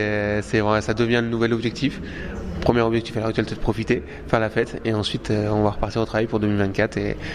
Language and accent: French; Saint-Dizier, Grand Est, France; C'est ça, qui est la maison, tout simplement. Là où je me suis formé, là où j'ai grandi